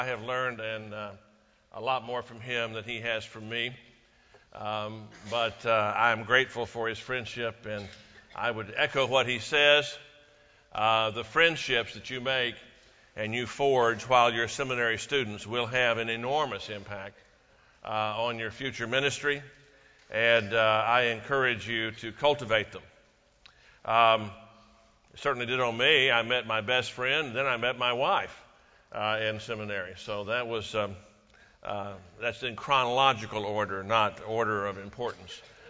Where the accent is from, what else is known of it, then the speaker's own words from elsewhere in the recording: Houston, Texas, United States; Church I grew up in Houston, Texas, had what seemed to be a permanent display in the fellowship hall.